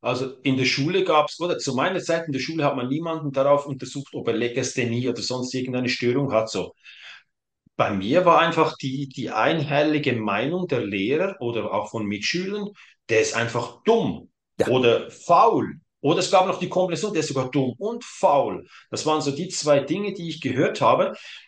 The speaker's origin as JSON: {"language": "German", "region": "Zurich", "country": "Switzerland", "tie": "born there", "said": "ich bin in Zürich geboren, habe da aber nur 6 Wochen gelebt."}